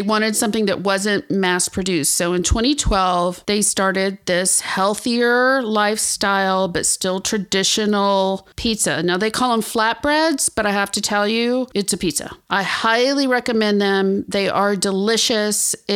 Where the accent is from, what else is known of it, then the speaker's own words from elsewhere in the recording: Texas, United States; also born or lived in Acapulco, Mexico; You know, I grew up in South Texas, Acapulco, Mexico, and the Texas Hill Country, which is located between San Antonio and Austin. And when I moved to New York City to follow my dream of becoming a writer many, many years ago